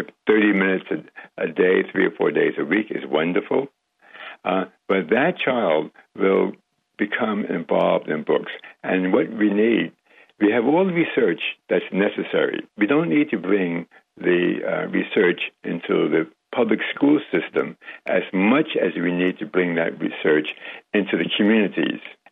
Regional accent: West Virginia, United States; born there; You know, when you mentioned before I was born in West Virginia, well, I was given to … to raise.

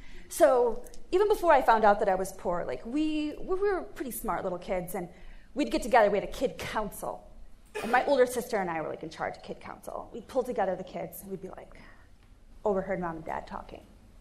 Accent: Onondaga, Michigan, United States; It's like, I'm from Onondaga. And it's not a good place. It's in Michigan.

